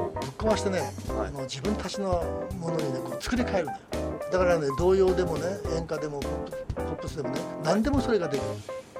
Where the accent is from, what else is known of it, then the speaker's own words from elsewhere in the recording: Kyoto, Japan; 同じ京都出身なんでね